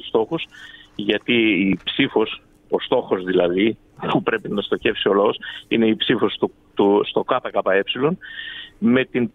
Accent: Central Greece, Greece; Δέστε τι γίνεται εδώ στην περιοχή μας, εγώ είμαι από τη Στερεά Ελλάδα

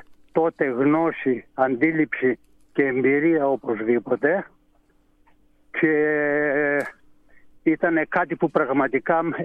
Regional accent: Aiginio, Central Macedonia, Greece; also born or lived in Kolindros; Γεννήθηκα στον Κολυνδρό της Πιερίας. Μεγάλωσα στο Αιγίνιο.

